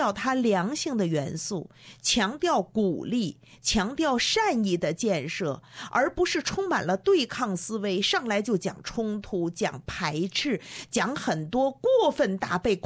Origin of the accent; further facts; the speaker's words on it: China; now in Australia; 我从中国过来